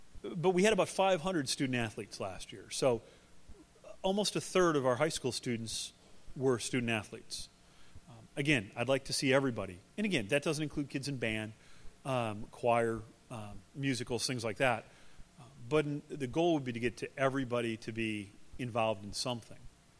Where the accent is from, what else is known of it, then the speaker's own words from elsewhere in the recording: Iowa, United States; I am from Iowa.